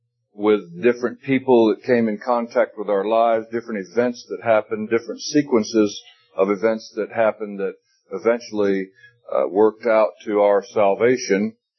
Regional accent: Florida, United States; born there; It wasn't where I was born. I was born in North Florida.

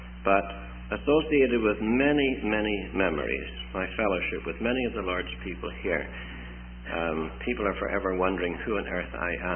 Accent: Ireland; born there; moved away as an adult; also born or lived in Angola; I was born in Ireland. I left Ireland when I was a very young man and went as a missionary to West Africa, to Angola. I spent 34 years there as a missionary, but while there, I married a Canadian from Nova Scotia.

